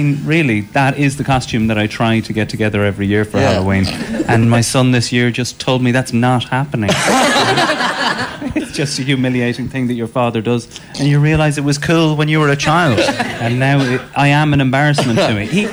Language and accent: English; Roscommon, Connacht, Ireland; Well, I am from Roscommon, so